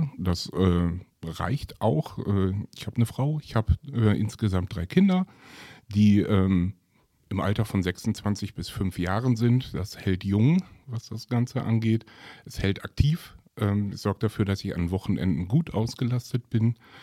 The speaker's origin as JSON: {"language": "German", "town": "Witten", "region": "North Rhine-Westphalia", "country": "Germany", "said": "Ich bin 47 Jahre alt, ich komme aus Witten"}